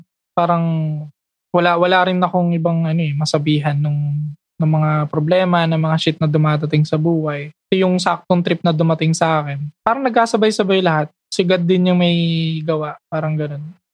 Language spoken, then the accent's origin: Tagalog; Caloocan, Metro Manila, Philippines; now in Antipolo, Philippines; Dati, taga Caloocan kami. Yun, tapos lumipat kami dito sa Antipolo. Until now, nandito na kami. For how many years? 14 years yata? 15?